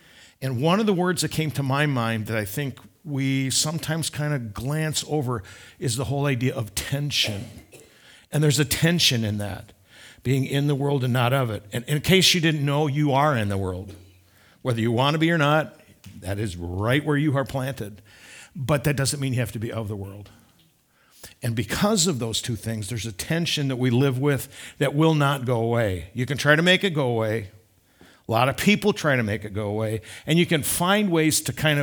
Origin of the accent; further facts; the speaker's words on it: Traverse City, Michigan, United States; Again, as has been said, I'm from Traverse City. I've lived up there for 30 years.